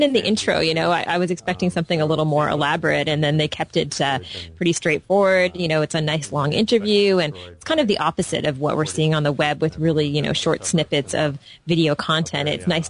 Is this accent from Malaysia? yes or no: no; Toronto, Ontario, Canada; from Toronto, Ontario, Canada.